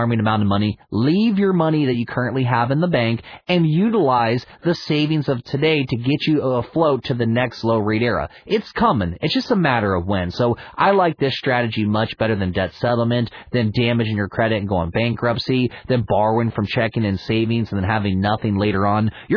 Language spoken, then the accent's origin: English; West Virginia, United States; I'm from West Virginia. Our family buried the money in the backyard.